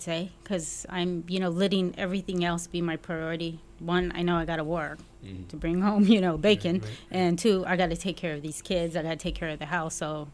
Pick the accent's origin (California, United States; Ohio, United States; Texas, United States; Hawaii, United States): Hawaii, United States; growing up in Hawaii, and you go to this beach where it's cold, overcast, I couldn't deal